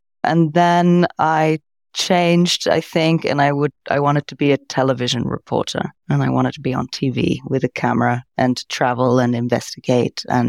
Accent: Zurich, Switzerland; I've been living in Zurich more than 20 years and I grew up at an international school here

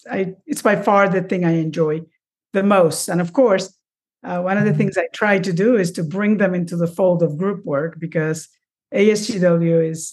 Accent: Utuado, Puerto Rico; now in United States; So I grew up in the middle of the island in a small township called Utuado. And it's very tiny.

